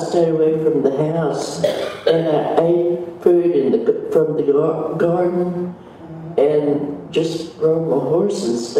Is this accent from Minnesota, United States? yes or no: no; Arpaia, Oklahoma, United States; born there; I was born in Arpaia, Oklahoma.